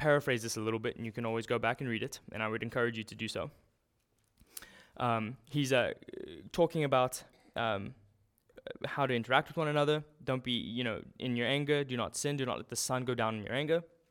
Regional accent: South Africa; I did some martial arts growing up in South Africa

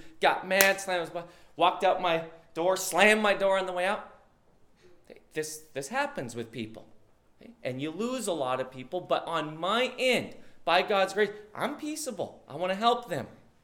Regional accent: Bozeman, Montana, United States; in our house where I grew up in Bozeman, we had a tree.

